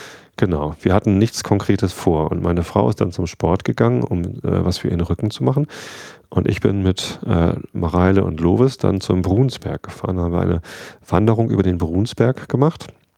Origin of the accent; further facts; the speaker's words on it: Wistedt, Lower Saxony, Germany; durch Wisted durch, da wo ich aufgewachsen bin